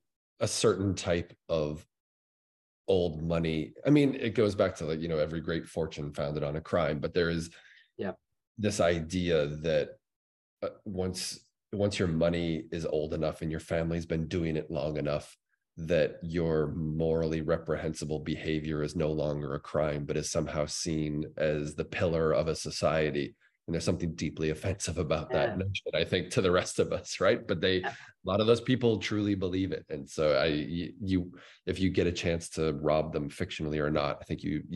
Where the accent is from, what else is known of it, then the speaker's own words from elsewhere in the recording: Wareham, Massachusetts, United States; now in Miami, United States; So I grew up in a town called Wareham, Massachusetts, on the south coast of Massachusetts, meaning just before you get onto Cape Cod. And I live in Miami now